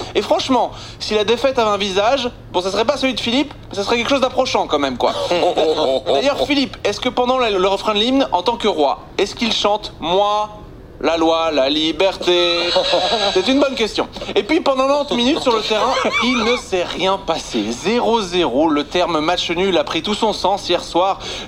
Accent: Belgium; à chaque fois que je vais à Paris, on entend mon accent, on me dit « Oh, t'es belge ?» Et chaque fois, je dis « Oui, et alors ?»

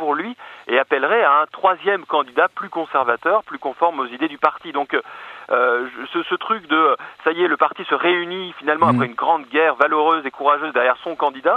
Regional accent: France; Chez vous en Belgique, chez nous en France.

